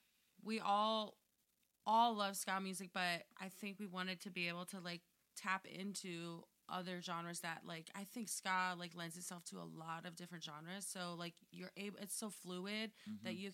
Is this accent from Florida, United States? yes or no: yes; Fort Lauderdale, Florida, United States; now in Philadelphia, United States; So I'm originally from Fort Lauderdale. I grew up there. And I went to school in Orlando